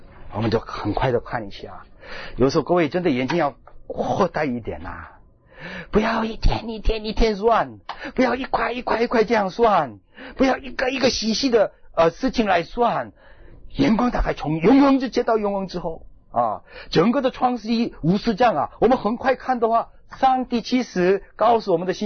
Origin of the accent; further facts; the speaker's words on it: China; 所以我们中国人无论搬到哪里去，一定要带去的是什么？